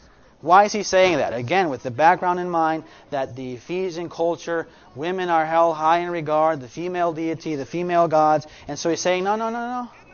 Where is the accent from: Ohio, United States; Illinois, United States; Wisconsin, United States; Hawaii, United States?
Illinois, United States; Chicago; I remember growing up in Chicago, folks, and wearing the colors of the local gang.